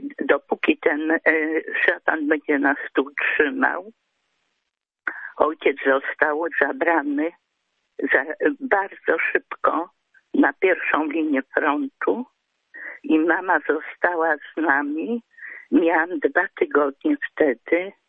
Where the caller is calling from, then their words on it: Lubusz Voivodeship, Poland; also born or lived in Siberia, Russia; Jestem rodowitą sybiraczką. Urodziłam się w 1943 roku na Syberii.